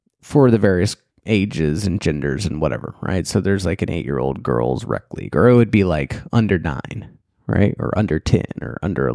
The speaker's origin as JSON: {"language": "English", "town": "Arlington", "region": "Texas", "country": "United States", "tie": "born or raised there", "said": "Whereas when I was growing up in Arlington, Texas, it was so big that you just played other kids in Arlington."}